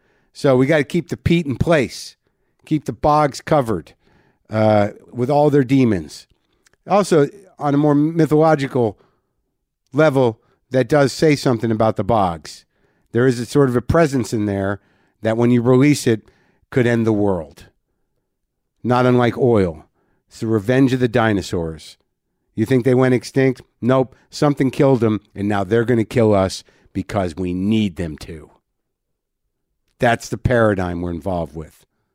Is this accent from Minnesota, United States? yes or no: no; New Mexico, United States; Where I literally don't know any Spanish, even though I grew up in New Mexico.